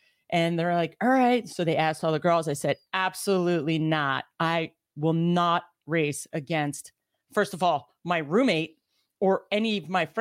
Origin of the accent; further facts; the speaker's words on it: Montclair, New Jersey, United States; So when we grew up in Montclair and I have, you know, one of five kids, three brothers